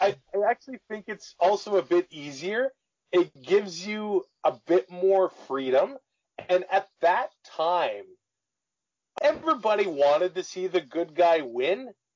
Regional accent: Canada; As a Canadian kid, he was the hero.

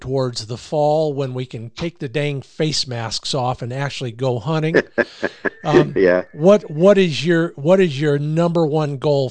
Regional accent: Rocky River, Ohio, United States; born there; two Ohio guys, you and me. I was born in Rocky River.

